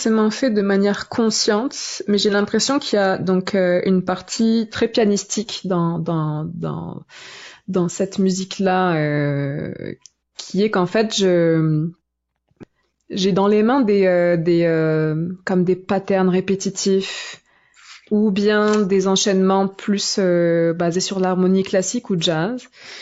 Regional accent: France; que j'ai fait naître en France, donc dans mon pays d'origine, comme on peut l'entendre par mon accent.

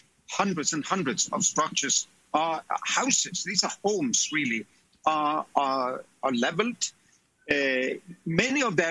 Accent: Oslo, Norway; is two-thirds of the municipality of my hometown of Oslo in Norway.

